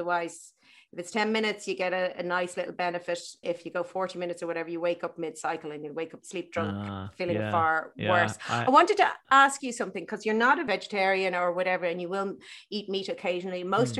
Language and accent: English; Ireland; growing up in Ireland when I did